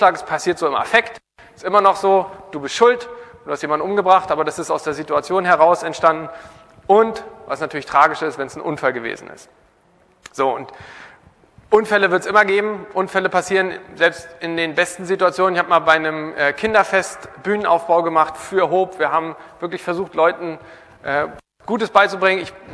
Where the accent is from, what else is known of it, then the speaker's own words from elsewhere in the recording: Mecklenburg-Vorpommern, Germany; Bei uns in Mecklenburg gab es keine Cornflakes.